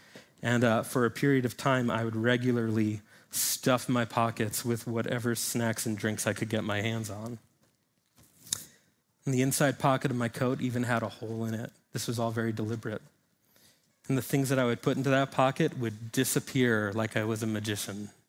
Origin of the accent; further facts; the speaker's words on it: New York City, New York, United States; there were delis, multiple delis within walking distance because I grew up in New York City.